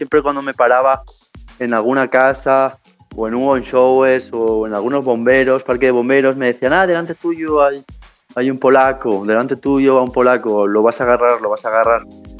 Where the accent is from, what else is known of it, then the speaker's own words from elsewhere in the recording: Spain; esa cultura que es mucho más diferente a la mía, a la española. Yo lo que siempre digo, que España somos los latinos europeos